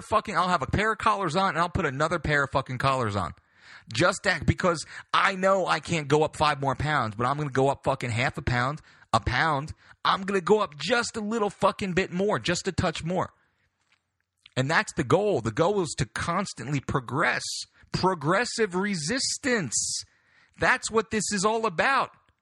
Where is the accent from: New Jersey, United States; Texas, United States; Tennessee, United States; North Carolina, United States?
New Jersey, United States; Belmar; He has two gyms in New Jersey, one of which is near my hometown of Belmar.